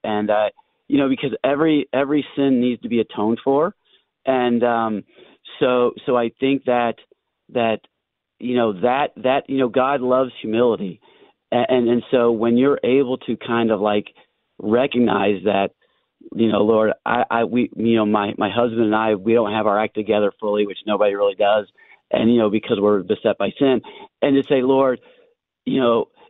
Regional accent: Downers Grove, Illinois, United States; now in Baldwin, United States; So I'm actually originally from Downers Grove, Illinois

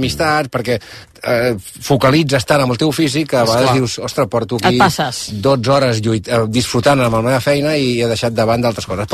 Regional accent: Calafell, Catalonia, Spain; Jo soc de Calafell, platja.

